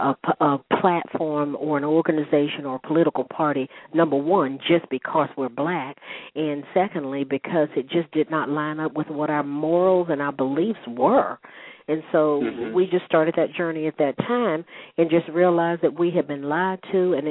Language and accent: English; North Carolina, United States; as an African-American, as a black person growing up in Jim Crow in North Carolina, in the city where the sit-in started